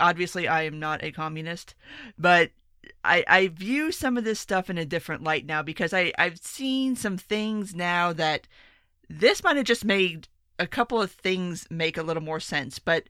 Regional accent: Florida, United States; born there; I was born in South Florida in 1981, which was roughly a year after the Mariel boat lift.

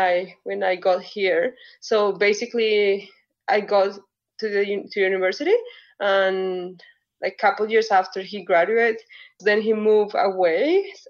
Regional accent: Bogota, Bogotá, Colombia; English is a second language; moved away as an adult; now in Canada; I am originally from Colombia, from the capital, Bogota.

